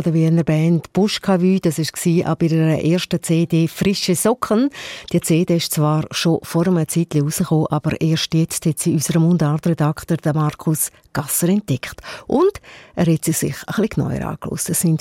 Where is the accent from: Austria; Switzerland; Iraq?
Switzerland; Hier bei uns in der Schweiz und auch nicht in der Schnabelweide.